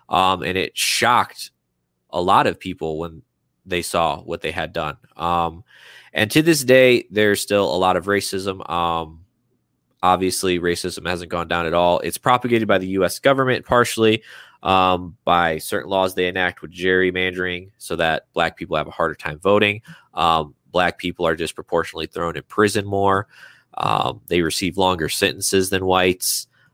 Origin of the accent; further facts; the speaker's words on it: Mississippi, United States; also born or lived in Chicago / Illinois; I went from Mississippi to the south side of Chicago to the suburbs of northern Illinois. It's been an interesting journey.